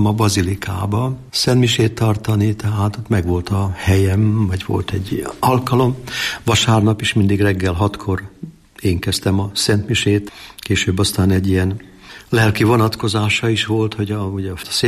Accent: Jászapáti, Jász-Nagykun-Szolnok, Hungary; born there; én jászapáti születésű vagyok

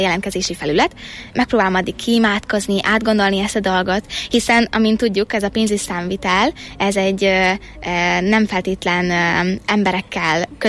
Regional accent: Debrecen, Hajdú-Bihar, Hungary; most ugye Budapestre megyek tanulni, ugye debreceni vagyok, de mégis Budapestet választottam

